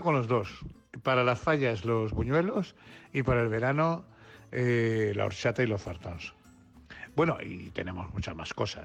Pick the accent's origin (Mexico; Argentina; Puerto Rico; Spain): Spain; Alcoy, Valencian Community; born there; also born or lived in Castellón / Alicante; soy nacido en Alcoy, pero me considero un hombre de toda la comunidad porque he vivido en la zona de Castellón, en Valencia, en Alicante. Me siento valenciano, pero por encima de todo español.